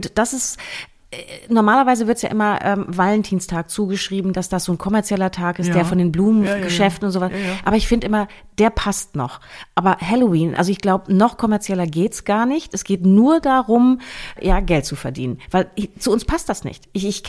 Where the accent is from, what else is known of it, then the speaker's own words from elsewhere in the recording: Bremen, Germany; bei uns da in dem Bremer Raum, wo ich ja groß geworden bin